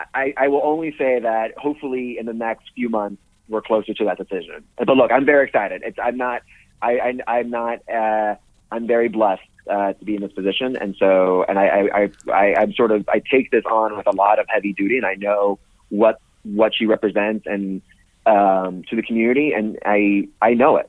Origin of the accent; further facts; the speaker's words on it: McAllen, Texas, United States; born there; Well, I was born in McAllen, Texas, so South Texas